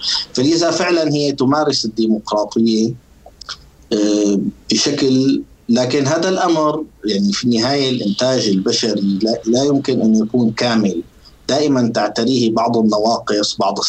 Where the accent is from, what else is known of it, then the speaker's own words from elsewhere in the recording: Syria; now in Switzerland; يعني يجوز أنت الآن إذا وقفت سألت واحد مثلي عايش في سويسرا شو مفهوم المواطنة، جاوبك أنا سوري